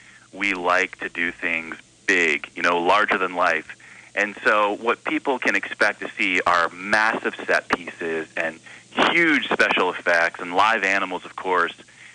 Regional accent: East Coast, United States; Yeah, so it's good to be on the phone with my hometown there in the East Coast.

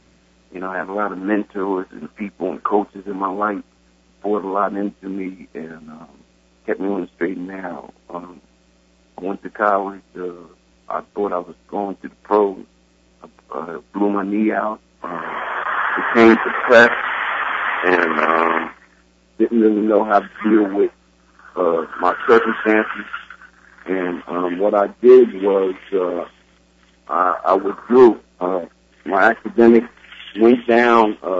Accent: New Jersey, United States; Oh, Joe, I'm originally from North New Jersey. I had a good childhood.

